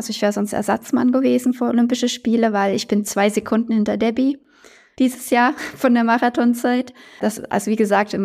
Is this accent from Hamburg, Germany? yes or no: no; Frankfurt, Hesse, Germany; Gut, meine Heimatstadt Frankfurt.